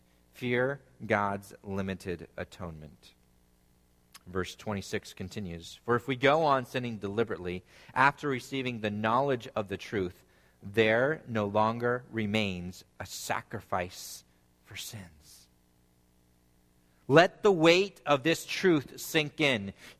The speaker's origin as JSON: {"language": "English", "region": "California", "country": "United States", "tie": "born or raised there", "said": "Growing up in California, I saw them all the time."}